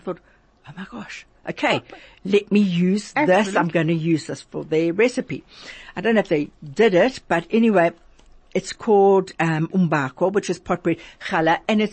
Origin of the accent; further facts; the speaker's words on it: Durban, KwaZulu-Natal, South Africa; I'm from Durban. I'm an old Durban girl.